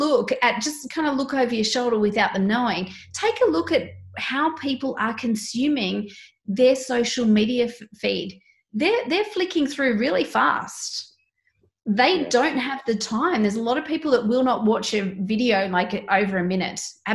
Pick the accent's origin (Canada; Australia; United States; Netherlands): Australia; Sydney, New South Wales; I'm from Sydney. I swim and we swim in the harbour all the time.